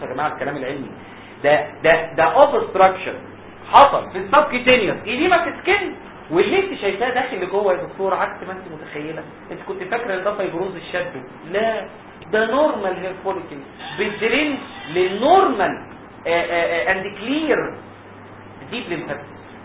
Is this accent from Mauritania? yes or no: no; Egypt; انتوا عارفين الفرنساوي زي الاسباني عندنا في مصر